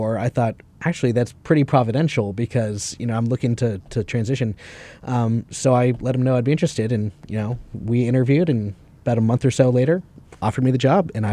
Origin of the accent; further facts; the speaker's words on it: Houston, Texas, United States; I'm originally from Houston, Texas.